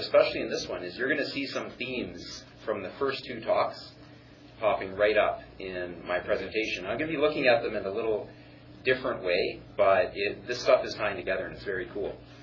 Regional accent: Canada; have I come all the way from Canada to give you guys a chemistry lesson?

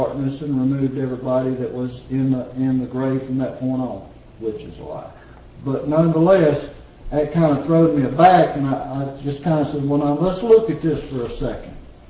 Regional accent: the South, United States; I know my English ain't good. I'm a Southerner, okay?

